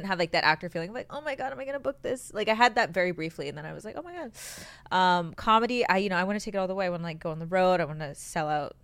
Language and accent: English; Boston, Massachusetts, United States; I'm from Boston originally.